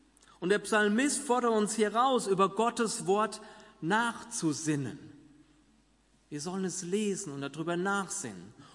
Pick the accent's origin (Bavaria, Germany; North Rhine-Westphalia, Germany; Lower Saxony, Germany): North Rhine-Westphalia, Germany; Wie schon gesagt, komme ich ja aus dem Siegerland. Und es ist einer der waldreichsten Kreisgebiete in ganz Deutschland.